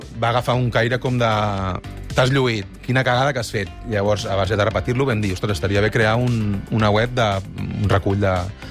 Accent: Viladecans, Catalonia, Spain; quan anava per Viladecans, jo soc de Viladecans, per Barcelona

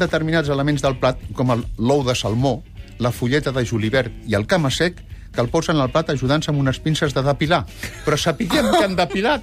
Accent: Catalonia, Spain; som catalans

